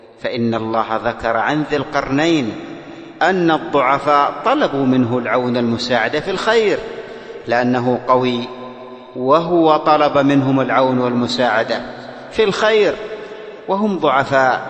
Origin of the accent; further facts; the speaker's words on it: Yemen; عندنا في اليمن دور حديث